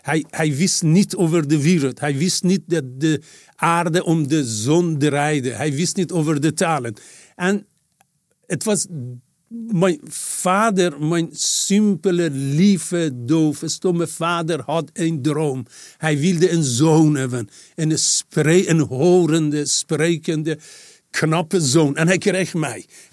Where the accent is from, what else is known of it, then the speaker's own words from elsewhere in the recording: Farahan, Markazi, Iran; En Farahani is de plek waar ik vandaan kom.